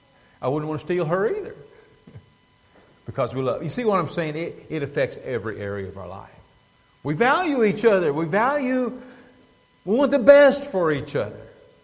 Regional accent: Kansas, United States; Well, I was raised up in Kansas.

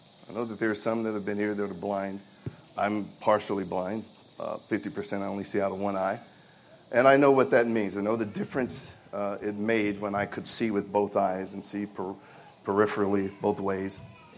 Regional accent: Sacramento, California, United States; I am from Sacramento, California.

